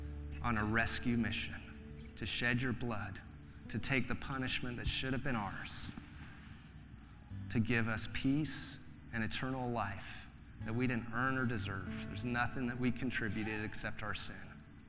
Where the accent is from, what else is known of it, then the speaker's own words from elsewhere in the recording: United Kingdom; I'm British, so that would be pretty amazing.